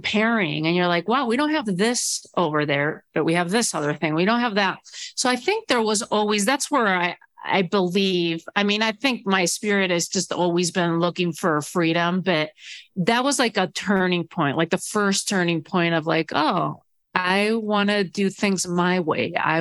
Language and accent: English; Spain; I was born and raised in Spain, but my dad's Spanish, my mom's American. So I'm a mix.